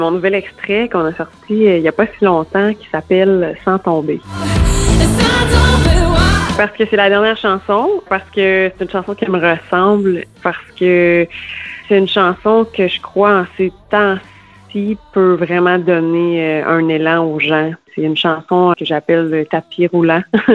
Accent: St. Albert, Ontario, Canada; now in Bromont, Canada; Je suis originaire de Saint-Albert en Ontario, c'est un petit village à 30 minutes d'Ottawa. Et puis, c'est ça, je dis que j'habite dans mon auto souvent, mais normalement là, en pandémie, mettons qu'on est plus chez soi, j'habite en Estrie maintenant à Bromont.

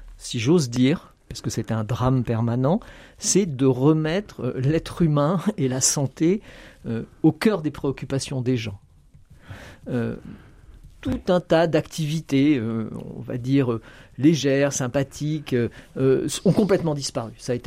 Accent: Normandy, France; j'ai grandi en Normandie à la campagne et on était vraiment à la campagne à l'époque.

